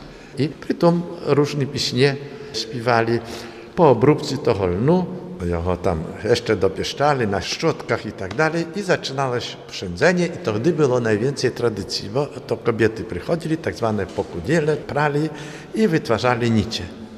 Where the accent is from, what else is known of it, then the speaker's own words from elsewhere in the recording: Nowokornia, Podlaskie Voivodeship, Poland; Taki najbliżej tutaj mojej wioski, Nowokornia, to był skup w Czyżach.